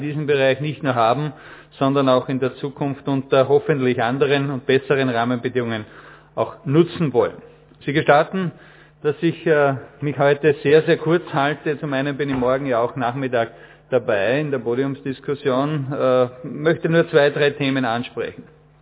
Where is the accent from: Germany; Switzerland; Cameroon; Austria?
Austria; Lower Austria; Wir sind stolz darauf als Niederösterreicher, dass wir 10% unseres Stromes aus Windenergie produzieren im Land Niederösterreich.